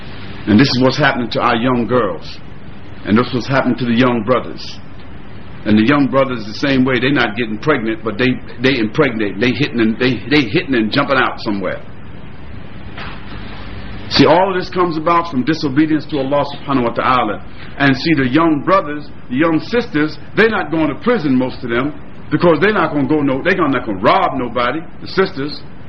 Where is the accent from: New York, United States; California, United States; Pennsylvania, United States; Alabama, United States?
New York, United States; I grew up in Brooklyn. Bed-Stuy, do or die.